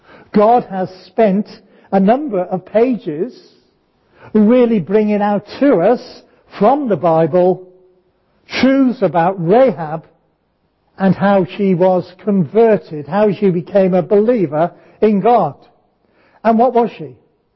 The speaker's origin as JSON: {"language": "English", "region": "Wales", "country": "United Kingdom", "said": "that spoke to me because I'm from Wales"}